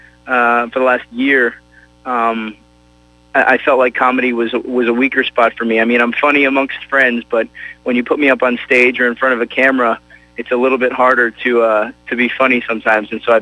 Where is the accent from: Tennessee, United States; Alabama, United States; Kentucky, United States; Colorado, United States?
Colorado, United States; also born or lived in Florida; I was born in Florida, and I grew up in Colorado.